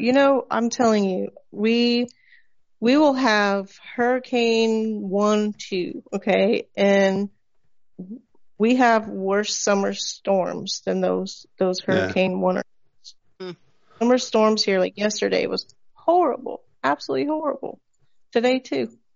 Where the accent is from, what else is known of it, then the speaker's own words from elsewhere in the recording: California, United States; also born or lived in Colorado, United States; I grew up in California. I spent 13 years in Colorado, and then I moved here.